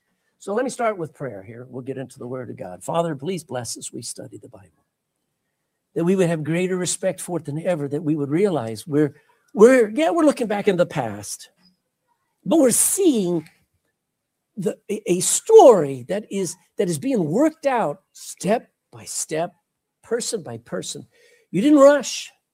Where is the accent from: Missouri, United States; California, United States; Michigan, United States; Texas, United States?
Texas, United States; I think it gave me great, can I say, pride in being a Texan, because my family goes back to a time.